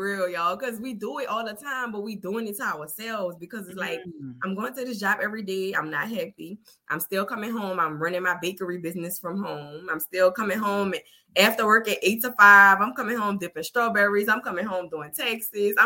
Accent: New Orleans, Louisiana, United States; you know, I'm from New Orleans.

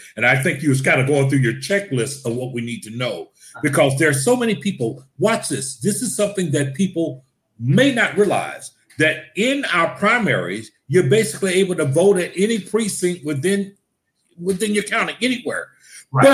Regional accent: Selma, Alabama, United States; But I also look at the fact I was born and raised in Selma, Alabama.

